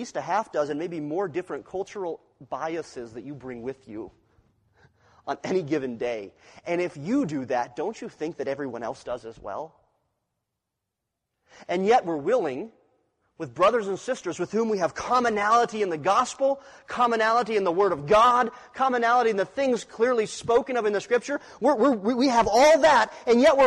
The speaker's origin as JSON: {"language": "English", "region": "Wyoming", "country": "United States", "tie": "born or raised there", "said": "I have a certain way of thinking that comes from being born and raised in Wyoming."}